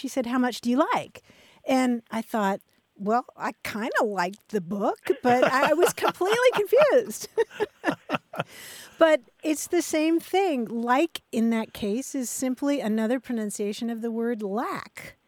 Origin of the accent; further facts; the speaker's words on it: Kentucky, United States; Mark, did you know I grew up in Kentucky?